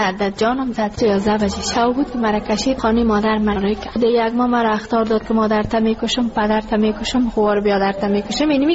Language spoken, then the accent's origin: Persian; Ghazni, Afghanistan; now in Kabul, Afghanistan; ما کابل آمده از غزنی هستیم.